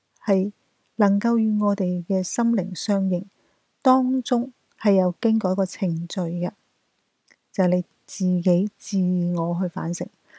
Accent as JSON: {"language": "Cantonese", "region": "Guangdong", "country": "China", "accent": "Cantonese"}